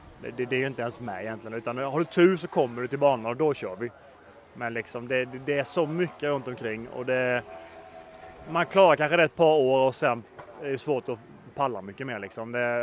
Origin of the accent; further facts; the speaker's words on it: Sweden; Det är ju tyvärr som svensk är det väldigt svårt att nå hela vägen ut.